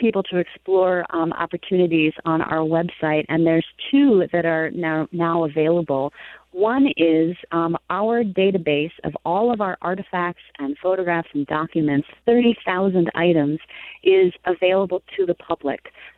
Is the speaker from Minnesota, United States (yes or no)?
yes; Minneapolis, Minnesota, United States; I grew up in Minneapolis